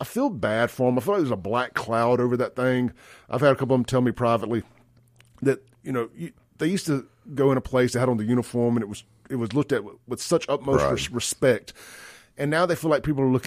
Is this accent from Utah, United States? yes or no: no; Brandon, Mississippi, United States; Also, right there in my hometown, my little hideout, place you can easily find me. Two or three nights a week. Don't tell nobody. The downtown Brandon location.